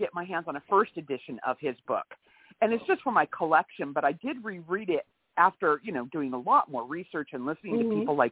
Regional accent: California, United States; Oh, you know, here I am from California coming back out there

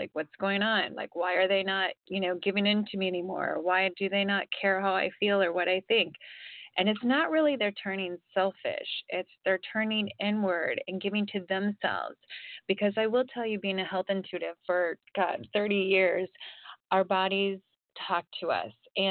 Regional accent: Ohio, United States; now in California, United States; I grew up in Ohio, I live in California now

